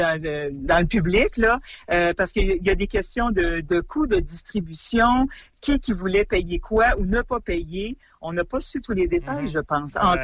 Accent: Canada; par exemple à Toronto, chez nous au Canada et ailleurs

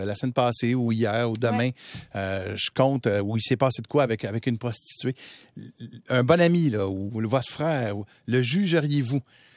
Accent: Canada; même si je suis Canadien, on ne m'a jamais parlé de tout ça.

